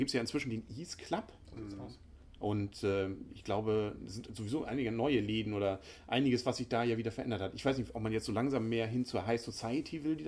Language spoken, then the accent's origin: German; Kiel, Schleswig-Holstein, Germany; Mensch, du bist Kieler, ich bin Kieler und wir haben uns alle lieb.